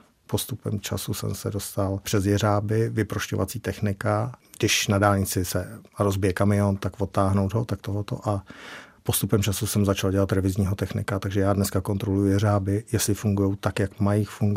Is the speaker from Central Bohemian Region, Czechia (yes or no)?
yes; Příbram, Central Bohemian Region, Czechia; Já pocházím z Příbramy, 12 kilometrů od Tochovic, ale moje maminka se narodila v Tochovicích, babička. Mám tam vlastně celý příbuzenstvo v Tochovicích.